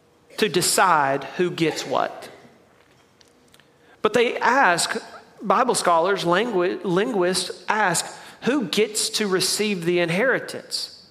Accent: Mississippi, United States; I'm from Mississippi, so we got to make sure I'm reading it right.

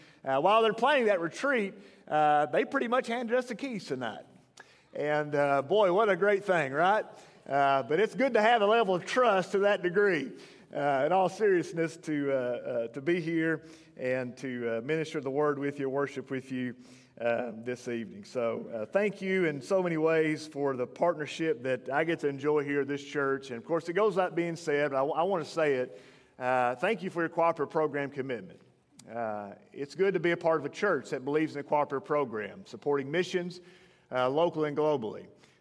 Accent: Kentucky, United States; I'm from West Kentucky, from Carlisle County originally, and have served two churches in Kentucky as pastor.

